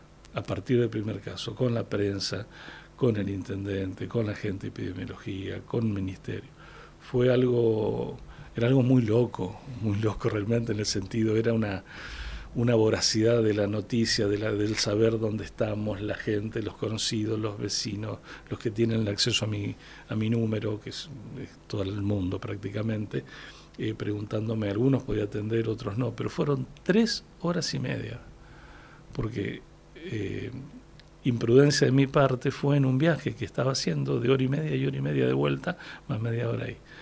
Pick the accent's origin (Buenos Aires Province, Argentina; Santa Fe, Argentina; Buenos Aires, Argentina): Santa Fe, Argentina; Empalme Villa Constitución; Como es de la comuna, pues yo vivo en Empalme, soy de Empalme